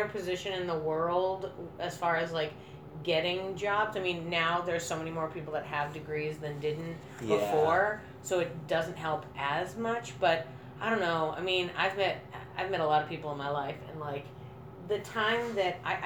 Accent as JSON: {"language": "English", "town": "Boston", "region": "Massachusetts", "country": "United States", "said": "So I'm from Boston, and I went to college in Texas."}